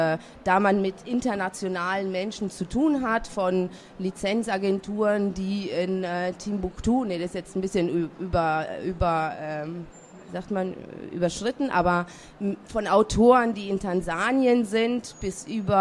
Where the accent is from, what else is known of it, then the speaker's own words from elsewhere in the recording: Italy; now in Germany; Ich bin auch in Italien geboren und aufgewachsen.